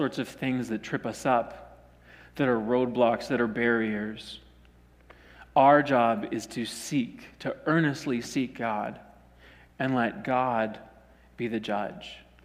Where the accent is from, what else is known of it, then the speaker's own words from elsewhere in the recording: Saskatchewan, Canada; I would have been 9 or 10 years old, growing up in Saskatchewan, where you can see your dog run away for 5 days.